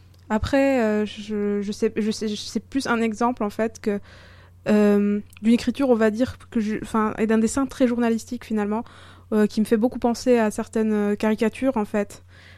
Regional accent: Tunisia; je suis tunisienne et que j'étais là-bas pendant la Révolution

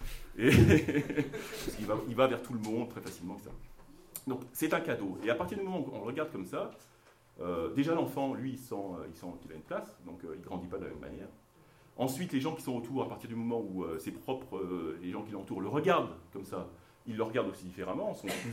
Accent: France; born there; ils savaient que je venais de France, hein, moi je suis né en France

